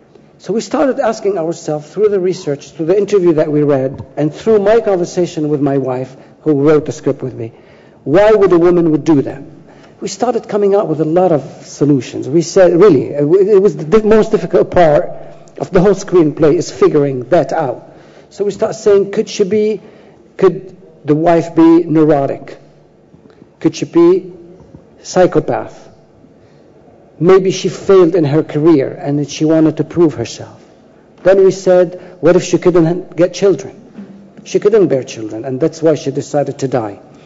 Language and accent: English; Beirut, Beirut Governorate, Lebanon; moved away as an adult; We grew up in Lebanon under a lot of occupation by the Israelis. I was 19 years old when I left Beirut.